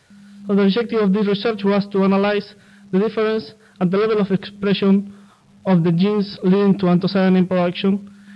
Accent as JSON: {"language": "English", "town": "Rosario", "region": "Santa Fe", "country": "Argentina", "said": "I'm from Rosario, Santa Fe, Argentina. So I came, I arrived at Villa Arcanza the 30th of July of 2007."}